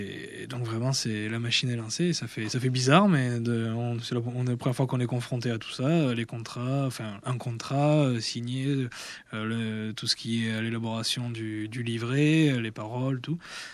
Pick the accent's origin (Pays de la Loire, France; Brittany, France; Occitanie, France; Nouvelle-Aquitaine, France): Occitanie, France; Baptiste et moi, on vient d'une région, on vient d'une région de la Gascogne, le Gers, qui malheureusement, niveau langue, elle a vraiment beaucoup de lacunes.